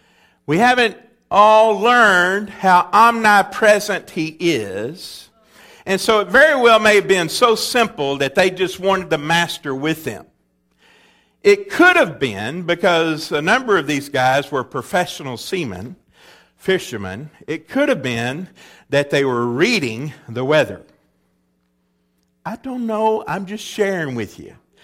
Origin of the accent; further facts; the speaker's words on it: Texas, United States; as I was growing up in East Texas, I would go up to hear the old-timers sitting on the porch out front